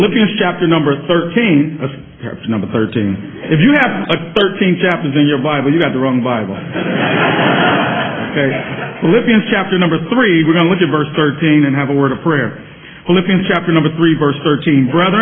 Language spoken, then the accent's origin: English; Minneapolis, Minnesota, United States; I'm someone who comes from another place. I come from Minneapolis area